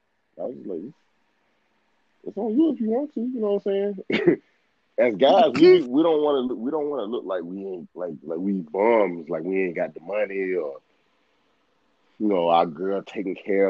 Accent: Southern United States, United States; I'm from the South, so this one thing I'm willing to budge on.

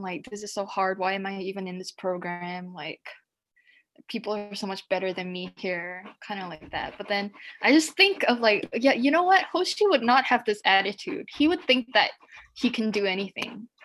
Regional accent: Singapore; English is a second language; Like, I don't know what Singaporeans say is their native language, but compared to people from like America or the UK, where, you know, they grow up speaking English and only English, like we grow up speaking Singlish, Chinese.

